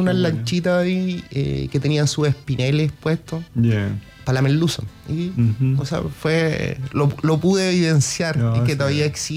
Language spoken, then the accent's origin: Spanish; Biobío, Chile; O sea, yo vengo del Biobío